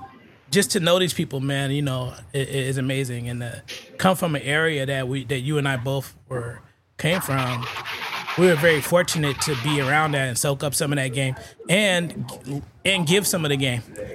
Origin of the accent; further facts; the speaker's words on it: San Francisco, California, United States; So it's like the fact that I'm from Filmo, I'm not gonna get into you with that over that.